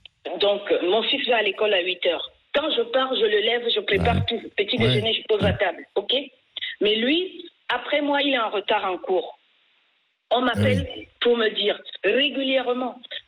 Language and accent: French; France; Je suis d'origine africaine. Je suis française d'origine africaine. J'ai la chance de jouir justement de ces deux cultures, c'est-à-dire celle de mes origines et celle de ma terre d'accueil.